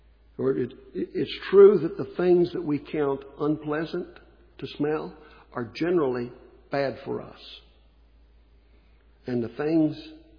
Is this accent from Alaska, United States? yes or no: no; West Virginia, United States; when I first came to Iowa, you know, I'm brand new to this area. I was raised in West Virginia.